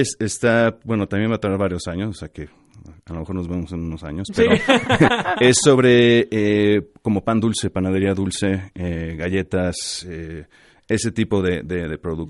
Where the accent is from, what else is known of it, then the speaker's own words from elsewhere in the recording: Mexico; moved away as an adult; Cuando yo me fui de México y me fui a los 24 años, que fue exactamente hace 24 años